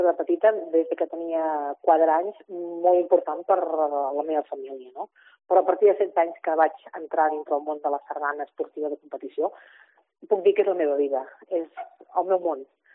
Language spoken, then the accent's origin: Catalan; Terrassa, Catalonia, Spain; jo perquè personalment soc de Terrassa, no?